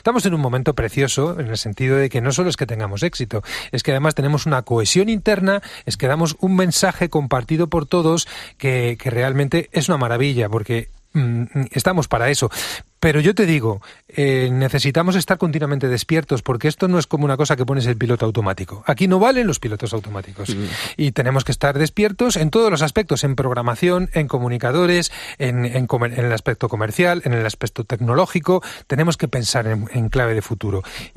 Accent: Madrid, Community of Madrid, Spain; Yo soy un madrileño de pura cepa, pero con una raíz cántabra clarísima.

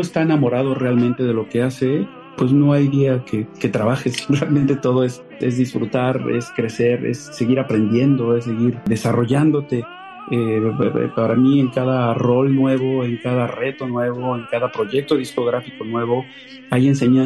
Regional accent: Mexico; como mexicanos también, yo creo que también tenemos esta cultura de compartirnos a través de la comida

